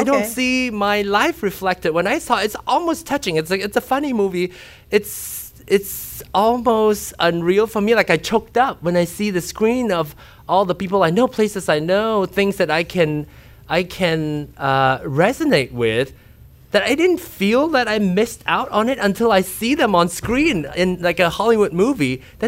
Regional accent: Penang, Malaysia; So the Mahjong scene was filmed in my hometown where I grew up in Penang.

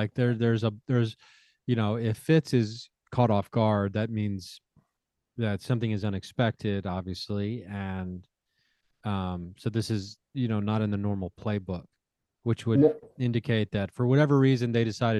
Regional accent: Ohio, United States; what's happening in my home state of Ohio right now with the water supply

